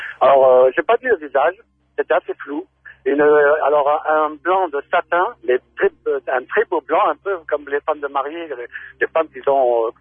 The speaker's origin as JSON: {"language": "French", "region": "Brittany", "country": "France", "said": "je suis de la Bretagne, moi, j'allais livrer à Saint-Brieuc"}